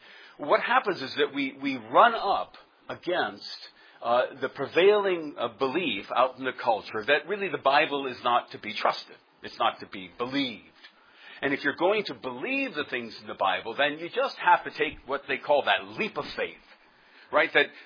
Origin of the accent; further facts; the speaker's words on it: Webster, Massachusetts, United States; I'm from Webster, Massachusetts.